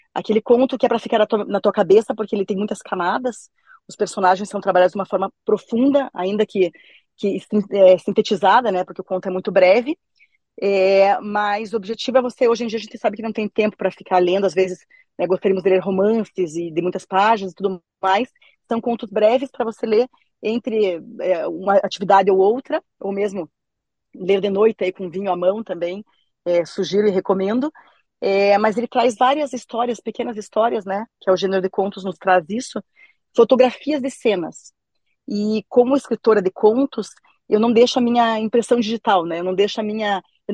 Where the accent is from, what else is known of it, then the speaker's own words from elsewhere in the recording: Curitiba, Paraná, Brazil; Então, eu sou de Curitiba, né? Sou escritora curitibana.